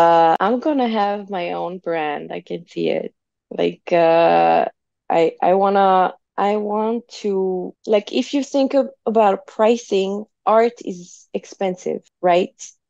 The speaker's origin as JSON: {"language": "English", "country": "France", "said": "because I'm from France originally, so I do have family there, friends who have connections."}